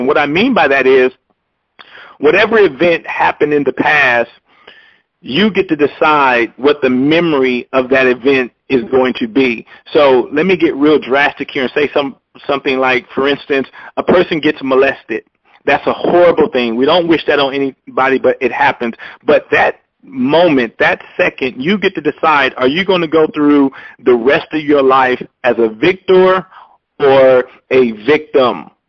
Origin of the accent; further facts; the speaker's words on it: Compton, California, United States; Growing up in Compton, that's what I had to do.